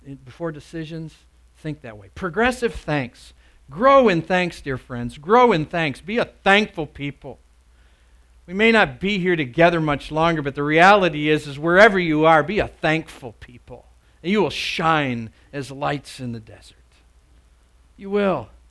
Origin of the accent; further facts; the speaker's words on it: United States; I'm so glad that I'm an American, you know.